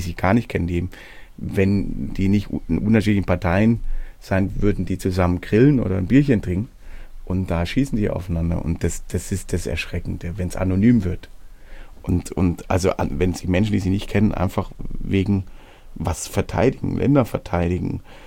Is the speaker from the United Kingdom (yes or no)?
no; Baden-Württemberg, Germany; Und diese Region, wo ich herkomme, nennt sich Hohelohe-Kreis. Und das ist Hohelohe-Franken, kurz vor Tauberbischofsheim. Also 40 Kilometer ist man in Bayern quasi.